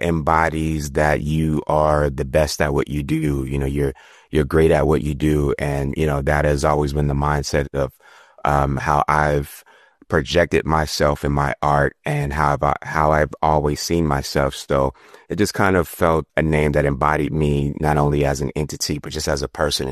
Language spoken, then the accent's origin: English; Queens, New York, United States; So in the beginning, I'm from Queens, New York, and I've always been around the arts.